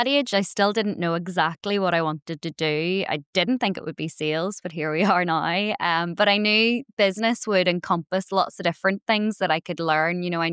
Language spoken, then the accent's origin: English; Northern Ireland, United Kingdom; coming from quite a small town, like I'm not actually from Belfast, I'm from outside of Belfast where everybody knows everybody.